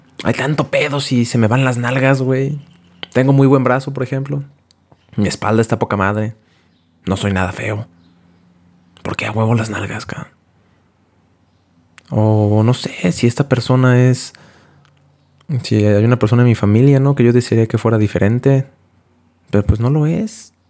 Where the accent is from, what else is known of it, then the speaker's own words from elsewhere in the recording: Mexico; born there; ¿por qué nací en México, cabrón? ¿Por qué? ¿Por qué fui mexicano?